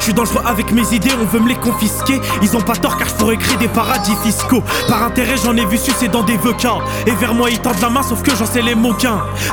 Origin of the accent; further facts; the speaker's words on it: Paris, Île-de-France, France; now in Lens, France; Je suis parisien de base, sauf qu'en ce moment je suis plus vers Lens.